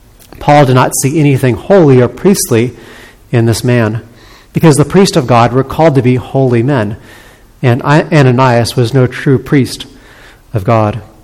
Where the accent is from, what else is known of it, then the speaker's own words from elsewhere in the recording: United States; And so I'm very thankful that as an American, we have laws that protect those who are innocent.